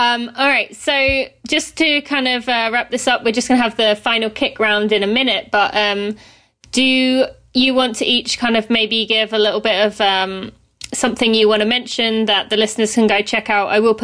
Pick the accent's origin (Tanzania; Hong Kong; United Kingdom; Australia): United Kingdom; now in Lexington, United States; So because I'm British, does that mean I get an advantage even though I live in Lexington?